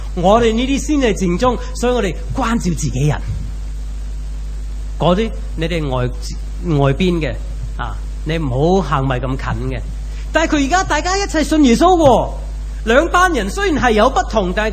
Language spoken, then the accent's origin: Cantonese; Macau; 我哋澳门人系讲广东话。